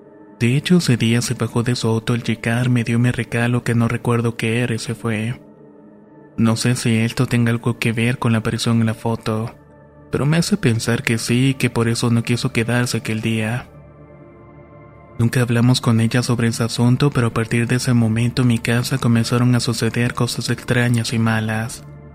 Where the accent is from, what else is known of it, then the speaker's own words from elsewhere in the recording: Córdoba, Argentina; soy oriundo de Córdoba, Argentina.